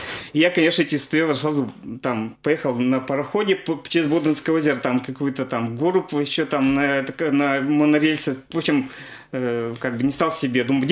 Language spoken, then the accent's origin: Russian; Kirov, Kirov Oblast, Russia; Я говорю, «Как откуда? С России». «Откуда с России?» Я говорю, «С Кирова».